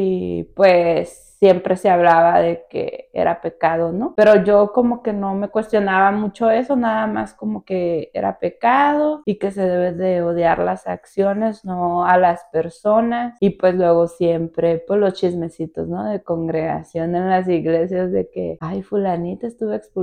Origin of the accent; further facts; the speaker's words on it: Tijuana, Baja California, Mexico; also born or lived in Chihuahua, Mexico; Pues yo nací en Chihuahua, Chihuahua, solo que pues se podría decir que soy una chihuahuita tijuanera, porque pues llegué aquí siendo bebé de un año, yo creo.